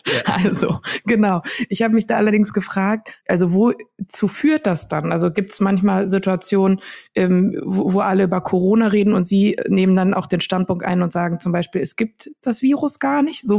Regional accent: North Rhine-Westphalia, Germany; Ich komme aus dem Ruhrgebiet

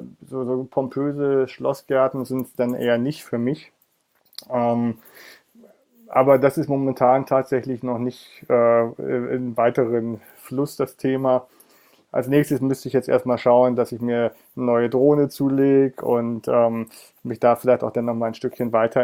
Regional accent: Hamburg, Germany; Und als gebürtiger Hamburger ist es natürlich tatsächlich so, dass ich auch voll der Karneval-Freak bin

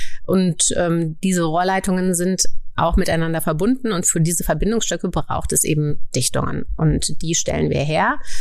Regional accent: North Rhine-Westphalia, Germany; born there; Also ich bin im Ruhrgebiet geboren, würde mich jetzt aber nicht zwingend also als Ruhrgebietlerin bezeichnen. Ich war zum Studium in Bayern. Ich war vor dem Studium ein halbes Jahr hier, habe ein Praktikum bei der Freien Presse Lokalredaktion gemacht, Mitte der 90er Jahre. Dann war ich in den USA, dann bin ich ins Ruhrgebiet zurückgeke

